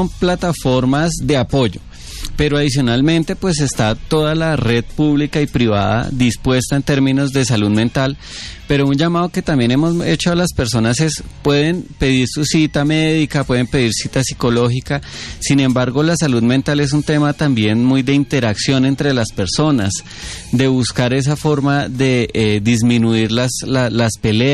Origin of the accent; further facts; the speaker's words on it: Sibaté, Cundinamarca, Colombia; Yo soy de Cibaté, Cundinamarca, que es el pueblo de los locos.